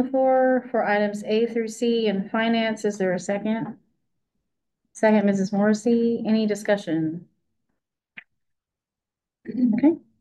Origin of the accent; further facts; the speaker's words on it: the South, United States; accent: Southern; Maybe it was my Southern accent.